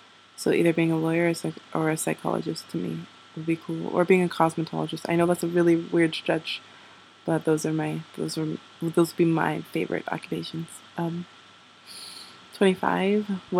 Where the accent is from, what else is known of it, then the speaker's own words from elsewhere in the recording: Germany; now in New York, United States; I'm from Germany. I'm currently living in New York. Well, I'm not right now. I'm visiting home. But I'm going to school in New York.